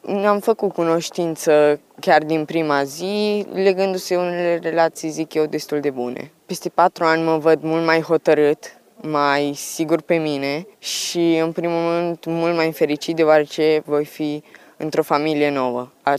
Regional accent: Izvoarele Sucevei, Suceava County, Romania; și sunt din Izvoarele Sucevei, județul Suceava.

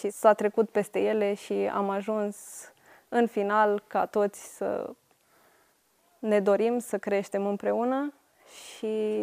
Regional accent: Bistrița, Bistrița-Năsăud, Romania; Din Bistrița.

